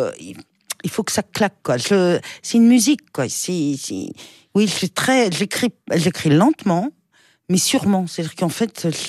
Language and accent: French; France; je suis une petite Française lambda